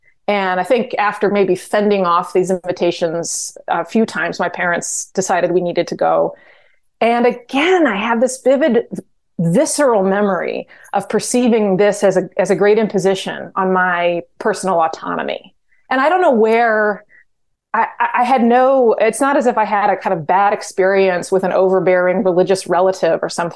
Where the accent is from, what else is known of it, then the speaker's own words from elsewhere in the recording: Glen Ellyn, Illinois, United States; when I grew up in DuPage County in Glen Ellyn, my parents' experience of it was that it became more Republican and more conservative evangelical